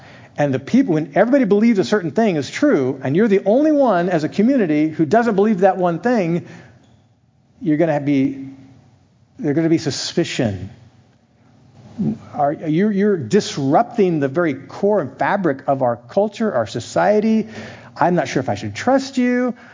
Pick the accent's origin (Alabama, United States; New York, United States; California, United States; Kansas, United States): California, United States; I grew up here in Amador County.